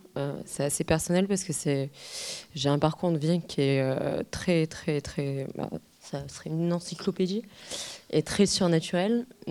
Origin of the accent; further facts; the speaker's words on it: Provence-Alpes-Côte d'Azur, France; j'avais quitté le Var, parce que de base, je suis du Var. Et je suis venue, j'ai réussi à arriver dans la région du Gard